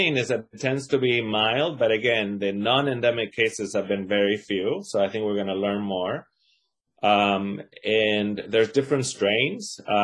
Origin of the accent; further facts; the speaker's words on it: Argentina; I'm originally from Argentina, so I actually have the shot, have had the shot.